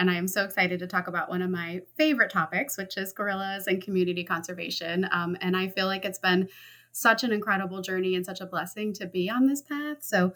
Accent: Ann Arbor, Michigan, United States; I grew up in Michigan. So I grew up in Ann Arbor, which is where University of Michigan is.

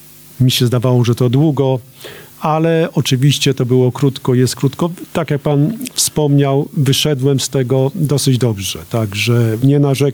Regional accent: Jelenia Góra, Lower Silesian Voivodeship, Poland; Jelenia Góra jest takim moją małą ojczyzną i dlatego zawsze z sentymentem będę się wypowiadał o Jeleniej Górze.

